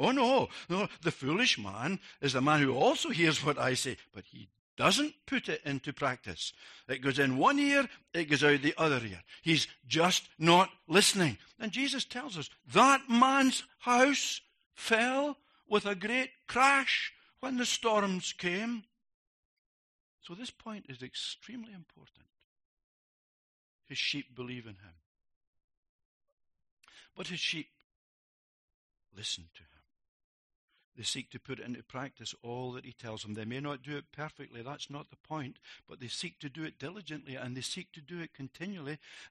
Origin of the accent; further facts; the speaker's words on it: Scotland, United Kingdom; Believe it or not, I'm a Scotsman, but we do have friends in the Midlands of England.